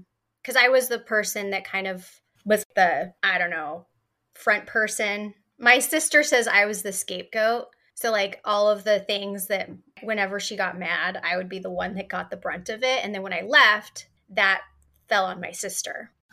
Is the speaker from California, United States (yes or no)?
yes; California, United States; But I was raised in the Baptist church in Northern California near Lake Tahoe area in the woods, like in the middle of nowhere.